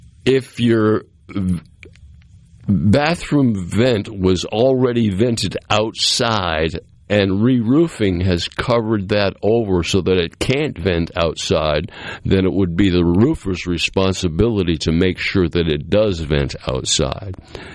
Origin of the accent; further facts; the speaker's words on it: New England, United States; Well, I grew up in New England, and we were very accustomed to having snow a lot on our roofs.